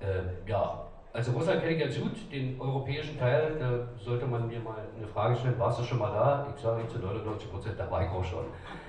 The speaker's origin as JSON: {"language": "German", "region": "East Germany", "country": "Germany", "said": "als Ossi, der die Russen versteht, der die Sprache kennt, der die entsprechende Mentalität hat"}